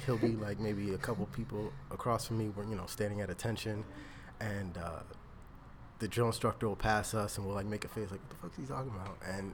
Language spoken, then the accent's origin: English; Philadelphia, Pennsylvania, United States; He was in Philly too. I'm from Philly